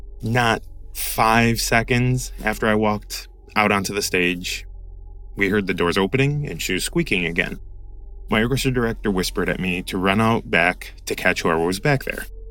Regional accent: Elgin, Illinois, United States; So my hometown legend is based out of Elgin, Illinois.

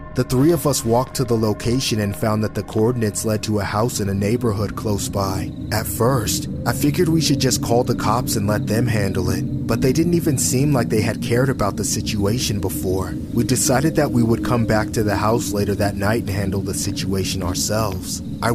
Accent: Denver, Colorado, United States; I grew up in Denver, Colorado my whole life.

